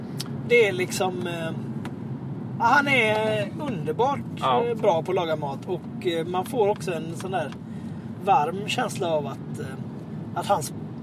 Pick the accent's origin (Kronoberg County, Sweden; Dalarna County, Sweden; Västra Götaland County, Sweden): Västra Götaland County, Sweden; Borås; Men jag är ju från Borås.